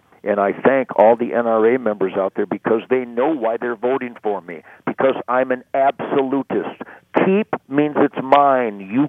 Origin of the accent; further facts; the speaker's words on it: Michigan, United States; I love my Michigan roots. I was born and raised in Michigan. I'm a Michiganiac forever.